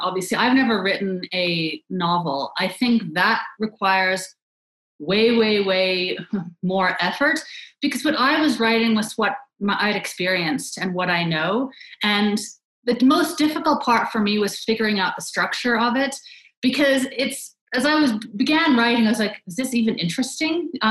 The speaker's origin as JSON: {"language": "English", "country": "Canada", "tie": "born or raised there", "said": "I'd love to learn Spanish, which I have never done. I grew up in Canada and studied French for 12 years and am in no way fluent in French"}